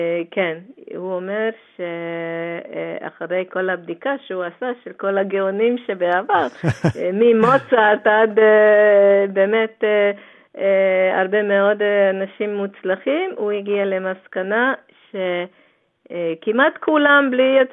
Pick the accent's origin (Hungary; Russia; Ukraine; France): Hungary; Budapest; now in Israel; אני באה ממשפחה הונגריה, יהודיה, מבודפשט, ועשיתי עלייה לפני כ-30 שנה לארץ.